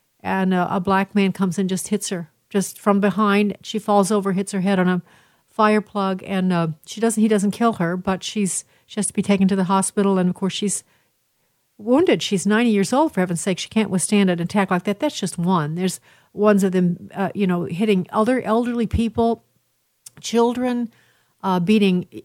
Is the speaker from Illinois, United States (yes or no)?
yes; Chicago, Illinois, United States; You know, I'm from Chicago where people are gruff and a little abrupt also.